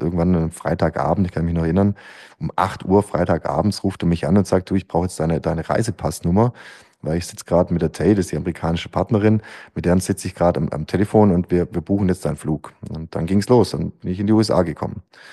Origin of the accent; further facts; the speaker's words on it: Stuttgart, Baden-Württemberg, Germany; Wie man sich vorstellen kann, als Stuttgarter ist man stolz, ein Nummernschild zu haben, wo das S draufsteht für Stuttgart und nicht PF für Pforzheim.